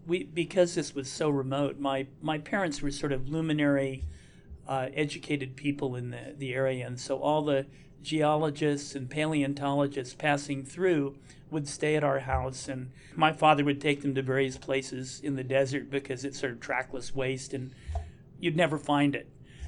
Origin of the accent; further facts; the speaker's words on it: Idaho, United States; moved away as an adult; I grew up originally in Idaho, and then went to upstate New York for my undergraduate education, Bard College